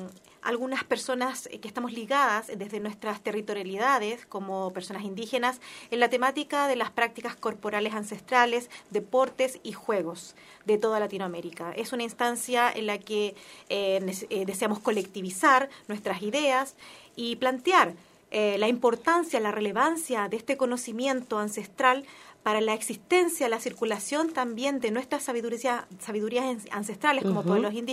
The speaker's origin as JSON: {"language": "Spanish", "country": "Chile", "said": "Vengo desde Chile, pertenezco al pueblo mapuche"}